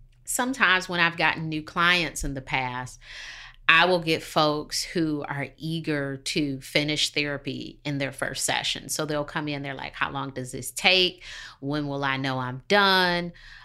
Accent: Detroit, Michigan, United States; now in Charlotte, United States; I had to reevaluate upon being in Charlotte, because I grew up in Detroit and there were all these things that you could not do or all these things you had to do to be safe.

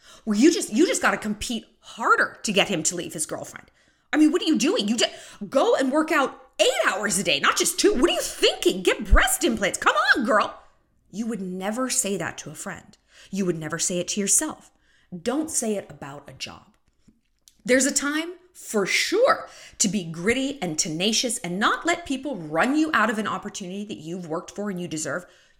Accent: United States; I can speak for myself as an American.

